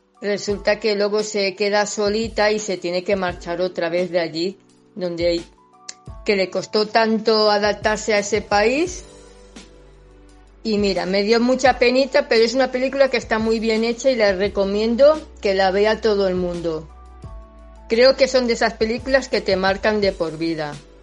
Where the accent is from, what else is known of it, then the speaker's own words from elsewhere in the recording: Andorra; soy de aquí de Andorra.